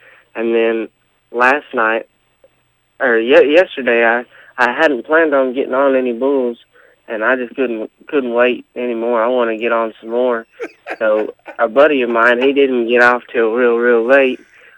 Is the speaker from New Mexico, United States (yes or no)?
yes; Bloomfield, New Mexico, United States; Yeah, I grew up in Bloomfield. I moved to Bloomfield when I was 6 years old and was there till I was dang near 22. So, that's got to be my hometown.